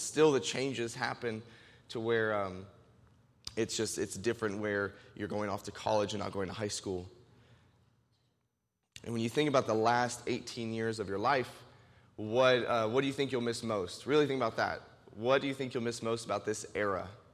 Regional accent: Greensburg, United States; I grew up in Greensburg, so we just drive around Greensburg for a couple hours just talking and hanging out.

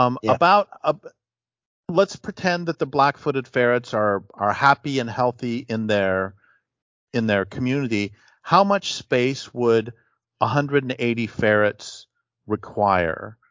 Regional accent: Colorado, United States; Actually, I grew up in the Great Plains. I grew up in the eastern front of Colorado, and the sort of everyday hatred of prairie dogs was pretty extraordinary.

